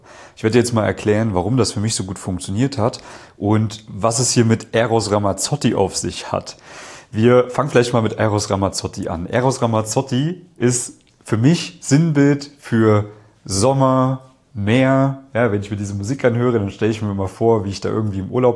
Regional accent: Thuringia, Germany; Ich selbst komme beispielsweise aus Thüringen. Das heißt, ich bin im Osten geboren. Meine Eltern haben damals in der DDR gelebt.

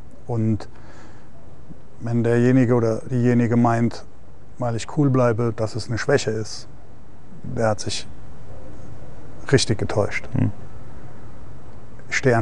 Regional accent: Heidelberg, Baden-Württemberg, Germany; ich komme aus Heidelberg, wir sind behütet, Mittelschicht, schöne Stadt.

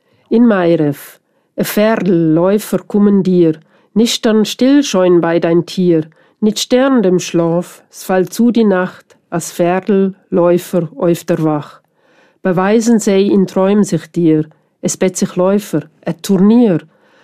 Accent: Switzerland; als Schweizerin

